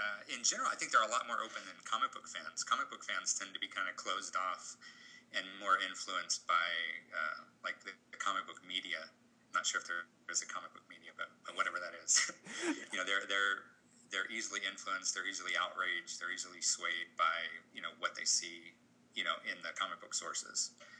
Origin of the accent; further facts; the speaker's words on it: Hawaii, United States; Because, see, I grew up in Hawaii, and I went to school in New York to get as far away from my family as possible.